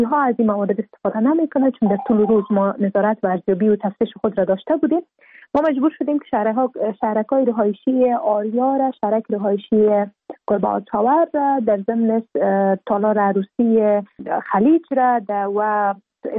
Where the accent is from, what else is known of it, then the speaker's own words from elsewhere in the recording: Afghanistan; به عنوان یک افغان